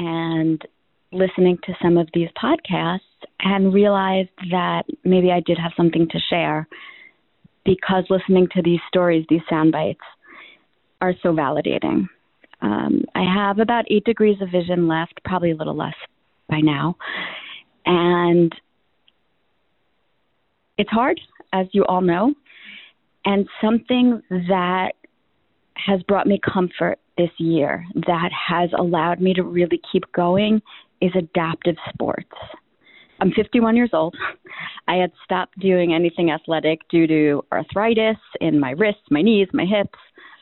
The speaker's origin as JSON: {"language": "English", "region": "New York", "country": "United States", "said": "I am from New York, New York."}